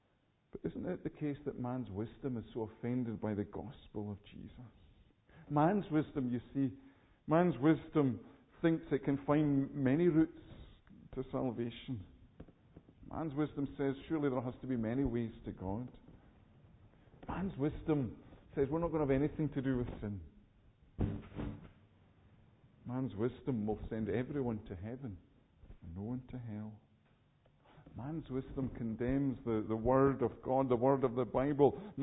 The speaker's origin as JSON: {"language": "English", "town": "Edinburgh", "region": "Scotland", "country": "United Kingdom", "tie": "born or raised there", "said": "When I was growing up in Edinburgh, we used to go down from the Mound to Princess Street, down John Knox steps."}